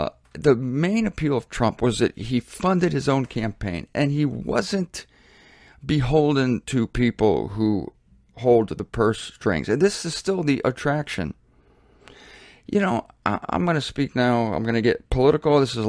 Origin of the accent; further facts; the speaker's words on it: United States; And speaking as an American and as a citizen of the world, which I am